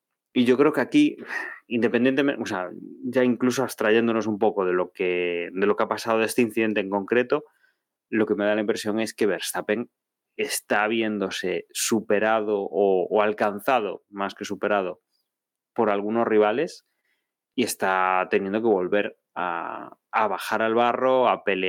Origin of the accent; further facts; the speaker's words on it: Spain; somos españoles, vamos con Fernando